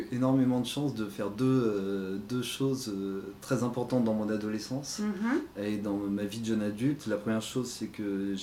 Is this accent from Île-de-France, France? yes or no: yes; Île-de-France, France; Alors, j'ai grandi en banlieue parisienne.